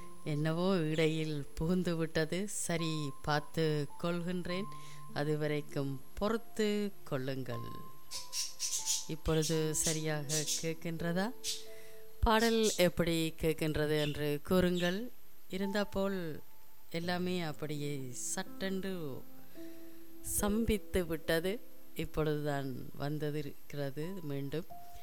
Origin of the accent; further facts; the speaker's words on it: Mirusuvil, Northern Province, Sri Lanka; இந்த கால பகுதியில் நானும் பிறந்து வளர்ந்த எனது சொந்த ஊர் சனம் எனது சொந்த ஊர் உஷன் மிருசுவில் தான் நின்றேன்.